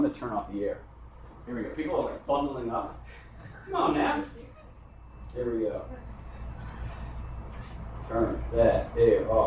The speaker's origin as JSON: {"language": "English", "region": "Pennsylvania", "country": "United States", "tie": "born there", "said": "I was born just outside of Philadelphia, Pennsylvania, city of champions, city of saints."}